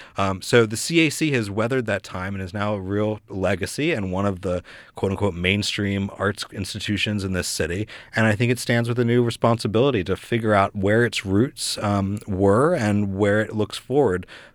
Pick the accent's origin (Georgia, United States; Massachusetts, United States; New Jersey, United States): Georgia, United States; Atlanta; So, well, I grew up in Atlanta, and I went to school in Philadelphia